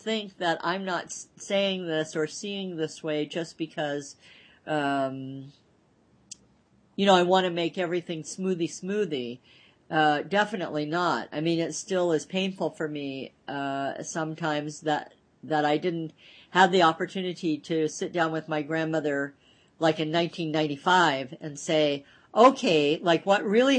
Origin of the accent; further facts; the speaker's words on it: United States; because I'm American